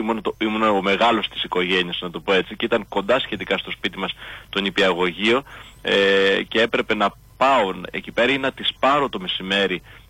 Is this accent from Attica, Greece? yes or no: no; Larissa, Thessaly, Greece; also born or lived in Ermoupoli; Μετά από ένα χρόνο περίπου γεννηθήκαμε στη Σύρο, στην Ερμούπολη της Σύρου. Δεν μεγαλώσαμε όμως εκεί, ουσιαστικά από τα 2,5 χρόνια ήμασταν στη Λάρισα και εκεί μεγαλώσαμε, οπότε η Θεσσαλία ουσιαστικά είναι ο τόπος, δεν θα πω της καταγωγής, αλλά ο τόπος που μεγαλώσαμε εκεί πέρα.